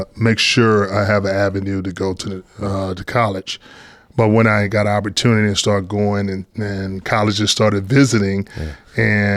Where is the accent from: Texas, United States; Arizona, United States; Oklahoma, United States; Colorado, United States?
Texas, United States; Elm Grove; Well, it's easier to describe. Yeah. Actually from a small town called Elm Grove, Texas. And I went to a small 2A school